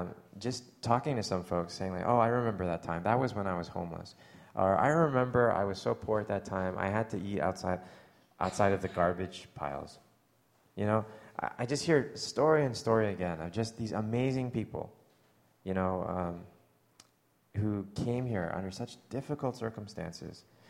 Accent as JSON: {"language": "English", "country": "Canada", "said": "being a Canadian who has lived in America"}